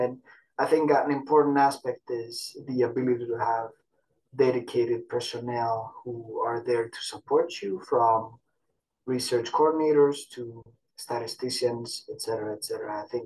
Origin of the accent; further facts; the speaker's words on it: Greece; I'm originally from Greece. I did my medical school in Athens, Greece.